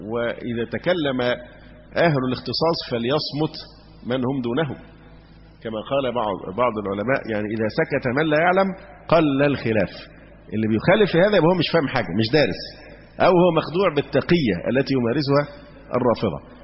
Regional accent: Egypt; عندنا في مصر

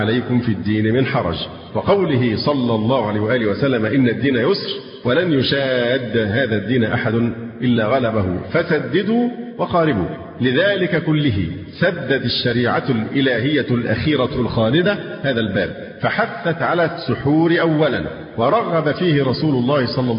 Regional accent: Egypt

